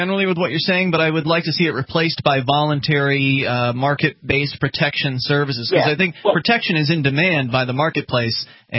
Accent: Florida, United States; born there; Yeah, we're both Florida-born, and it does get cold up here, but luckily, we've got heat.

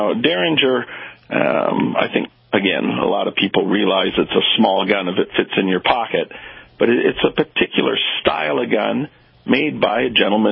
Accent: Canada; I'm not an American. I'm a Canadian, so my opinion really doesn't count.

